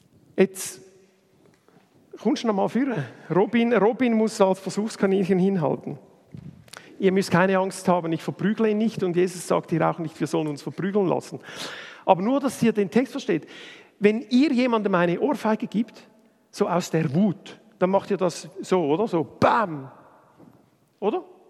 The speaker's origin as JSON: {"language": "German", "country": "Switzerland", "said": "Und ich bin ein Schweizer"}